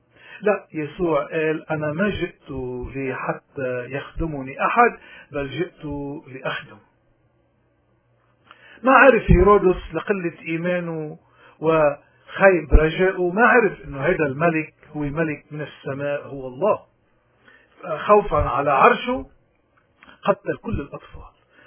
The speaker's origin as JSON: {"language": "Arabic", "country": "Lebanon", "said": "عندنا بلبنان مليونين لاجئ سوري"}